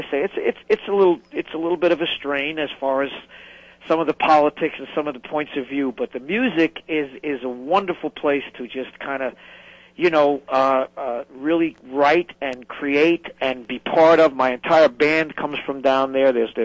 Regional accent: United States; I started off with the good fortune of growing up near New York City

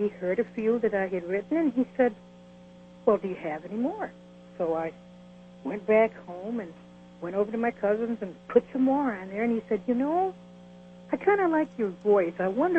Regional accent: Salem, Michigan, United States; born there; Well, actually, I was born near Detroit, about 35 miles. It's a little village, and it's called Salem. And to this day, they do not have a stoplight yet.

